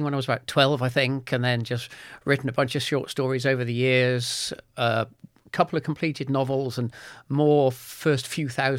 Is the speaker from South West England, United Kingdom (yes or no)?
yes; Bristol, South West England, United Kingdom; I grew up in Henley's